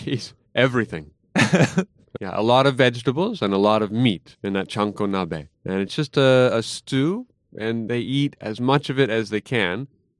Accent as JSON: {"language": "English", "country": "United States", "lives_now": "Japan", "said": "I'm from America, and I've been in Japan for 5 years"}